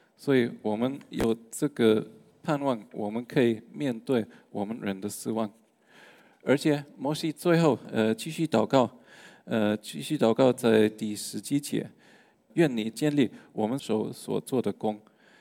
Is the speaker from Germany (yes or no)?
yes; Germany; Chinese is a second language; 那接下来我们知道我是德国人